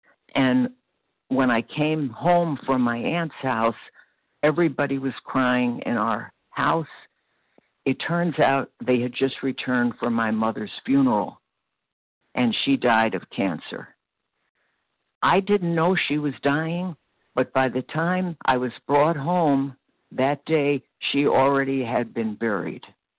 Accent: Brooklyn, New York, United States; born there; I was born in Brooklyn, New York. I'm 79 years old today, and I was born into a very lovely traditional Jewish family.

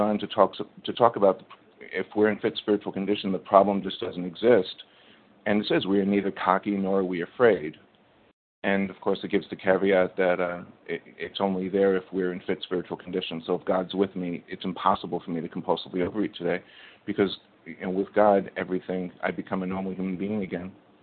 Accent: New York City, New York, United States; I'm from New York City

